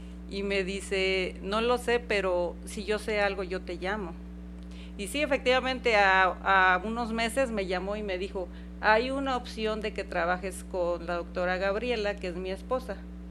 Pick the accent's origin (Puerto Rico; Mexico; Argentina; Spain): Mexico; Yautepec, Morelos; Yo soy de Yautepec.